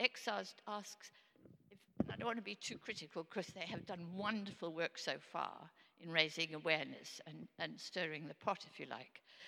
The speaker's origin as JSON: {"language": "English", "country": "South Africa", "tie": "born there", "said": "As you know, I was born in South Africa, and I watch."}